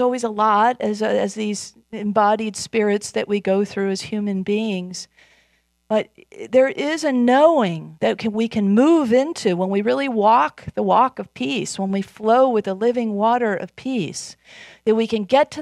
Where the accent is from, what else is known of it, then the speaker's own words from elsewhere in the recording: Midwest, United States; now in California, United States; Brenly and I come from the Midwest, so earthquakes and wildfires were not like our thing